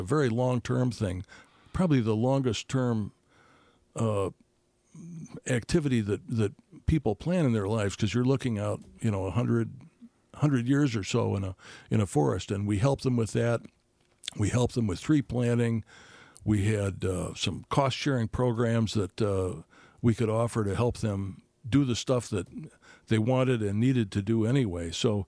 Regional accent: Chicago, Illinois, United States; now in Madison, United States; I grew up in Chicago and ended up working for a Fortune 500 company for about 4 years.

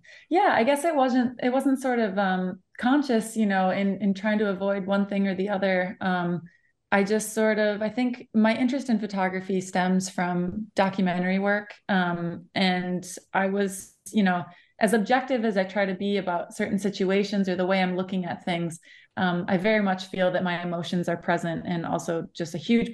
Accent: Menominee, Wisconsin, United States; moved away as an adult; also born or lived in New York City; Yeah, so I grew up outside of Menominee. I went to elementary through high school in Colfax, actually. And I moved away in 2011 and went to school in New York City for college.

